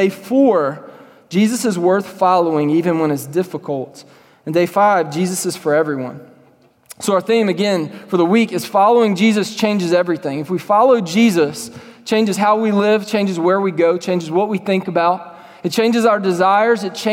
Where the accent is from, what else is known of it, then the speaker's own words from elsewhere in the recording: Louisiana, United States; moved away as an adult; now in Texas, United States; I'm from Louisiana, I'm from the South, I'm from the Bible Belt, moved to Texas 2 years ago as of last week.